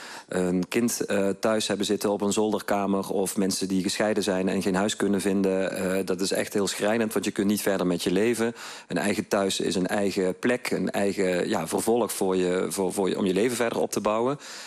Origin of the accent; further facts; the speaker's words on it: Limburg, Netherlands; Dus ik wil gewoon als Limburger in Den Haag en weer naar Den Haag brengen